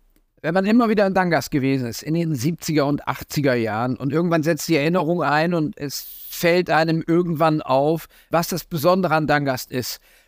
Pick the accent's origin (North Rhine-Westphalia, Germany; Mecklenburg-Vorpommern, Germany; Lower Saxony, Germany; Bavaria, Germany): Lower Saxony, Germany; Oldenburg; also born or lived in Wildeshausen; ich bin in Wildeshausen geboren, in Oldenburg aufgewachsen